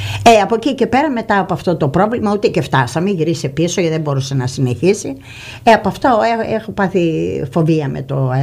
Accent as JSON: {"language": "Greek", "town": "Kalamata", "region": "Peloponnese", "country": "Greece", "said": "Είμαι καλαματιανή."}